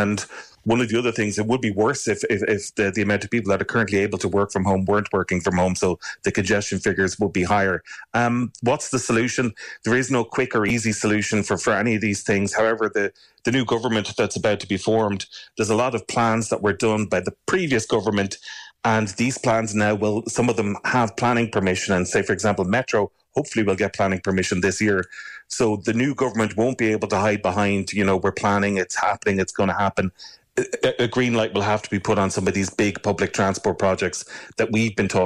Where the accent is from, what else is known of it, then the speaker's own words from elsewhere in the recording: Waterford, Munster, Ireland; I think I'm from Waterford, and that road has been very good